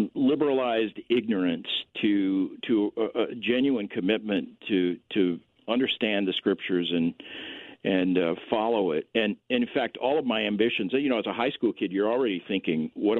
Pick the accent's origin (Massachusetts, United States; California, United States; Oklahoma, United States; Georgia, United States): Oklahoma, United States; Tulsa; I grew up in Tulsa, Oklahoma, which is, of course, the home of lots of charismatic churches